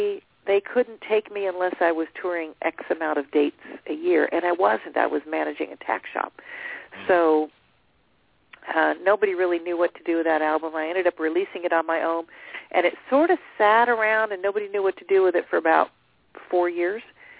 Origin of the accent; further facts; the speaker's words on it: Nashville, Tennessee, United States; They didn't know whether I was really Western or not because I was from Nashville, Tennessee.